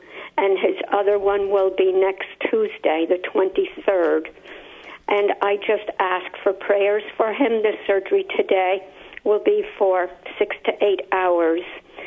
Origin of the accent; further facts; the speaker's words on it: Ireland; I was raised in Ireland